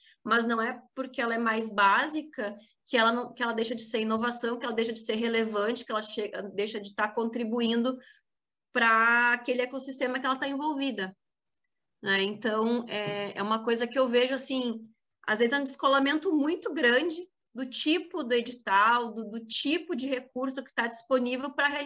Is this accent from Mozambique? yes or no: no; Bento Gonçalves, Rio Grande do Sul, Brazil; Eu sou natural de Bento